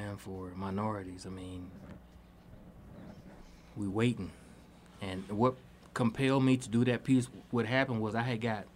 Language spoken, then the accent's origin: English; the South, United States; what me growing up in the South, looking at how people let go and let God